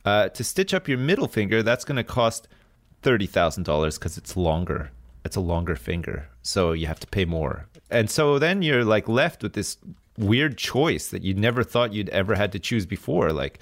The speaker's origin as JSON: {"language": "English", "country": "Canada", "tie": "born or raised there", "said": "not where I grew up in Canada."}